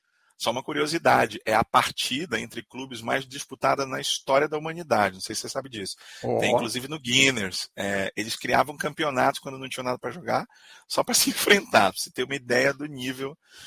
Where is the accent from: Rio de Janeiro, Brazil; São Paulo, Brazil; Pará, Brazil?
Pará, Brazil; Belém; amazônida, nascido e criado em Belém do Pará